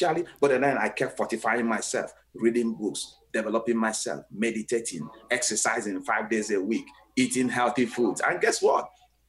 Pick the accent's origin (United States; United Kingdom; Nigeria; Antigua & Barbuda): Nigeria; I was in Nigeria, West Africa, my home country, the month of April into May.